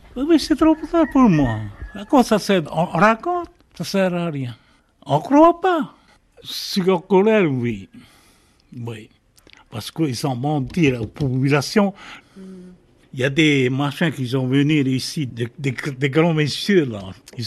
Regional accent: France; je suis Français

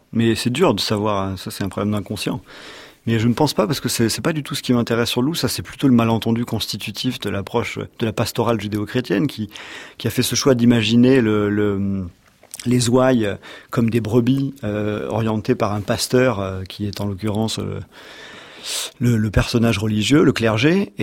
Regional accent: Provence-Alpes-Côte d'Azur, France; Moi personnellement je viens du Var

